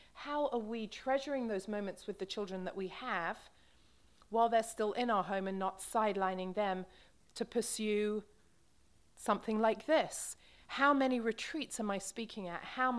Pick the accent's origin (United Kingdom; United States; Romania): United Kingdom; England; accent: English; So hopefully my English accent will keep you awake well enough to get us through this last amazing chapter and verses that we're going to look at.